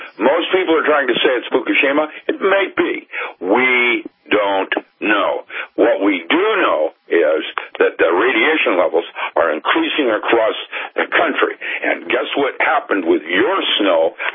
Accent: Seattle, Washington, United States; Hanford has always been in my awareness because I grew up in Seattle

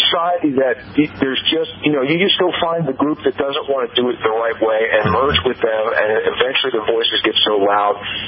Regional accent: Philadelphia, Pennsylvania, United States; moved away as an adult; No, I'm from Philadelphia originally. I graduated from Liberty University, and I got a job here in August.

